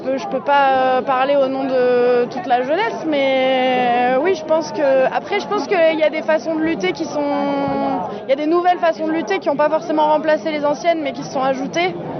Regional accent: Marseille, Provence-Alpes-Côte d'Azur, France; Non, je suis de Marseille. J'ai grandi à Marseille, je suis juste partie faire mes études à Paris.

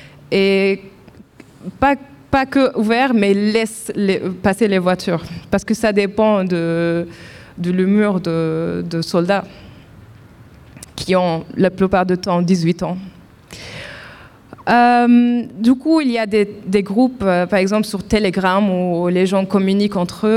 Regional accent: Nablus, West Bank, Palestine; je viens de la ville de Naplouse, en Palestine.

